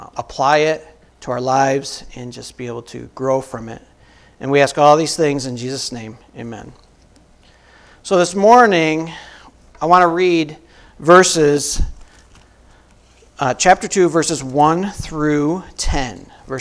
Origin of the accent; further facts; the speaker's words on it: West Clarksville, New York, United States; now in Elmira, United States; This little town I grew up in is West Clarksville, south of Cuba. If you've ever been traveling along 86, that's where I'm from originally.